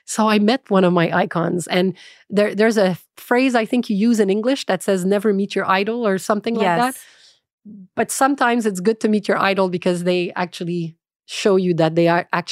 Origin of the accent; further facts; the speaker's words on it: Canada; So let's be proud of the Canadian heritage because clearly Canada is a trusted brand and we're Canadian.